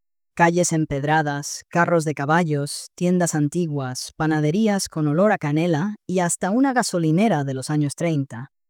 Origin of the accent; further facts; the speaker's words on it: Andalusia, Spain; nos quedamos hasta que nos echaron como buenos andaluces conquistando tierras vikingas.